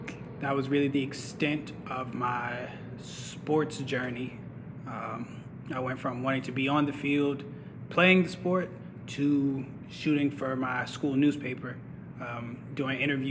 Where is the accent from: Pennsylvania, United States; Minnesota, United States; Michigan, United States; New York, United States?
Pennsylvania, United States; Pittsburgh; moved away as an adult; now in Atlanta, United States; So I was born and grew up in Pittsburgh, Pennsylvania. I'm the oldest of two boys. I have a younger brother. We're 5 years apart. I moved down here to Atlanta in 2015 to attend Morehouse College